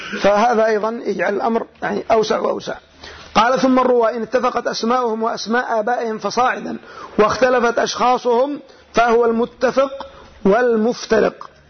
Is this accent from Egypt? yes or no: no; Yemen; عندنا في اليمن الجهات العليا من اليمن صنعاء وما حولها يقولون محمد ومحمد